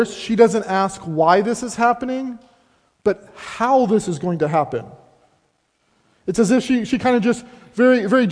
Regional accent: Seattle, Washington, United States; I was born in Seattle, and growing up in Seattle, I learned to like to.

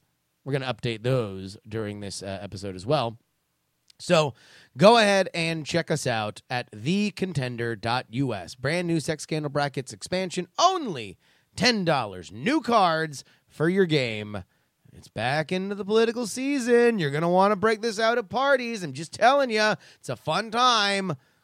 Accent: Florida, United States; You're going to get a Florida episode on Friday because I'm going to be back in my home state, baby.

